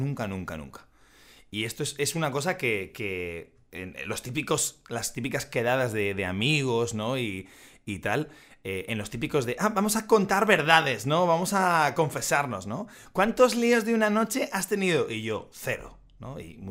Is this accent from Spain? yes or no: yes; Spain; los primeros acercamientos que muchas chicas hacen hacia ti como español es, por algún motivo, baila conmigo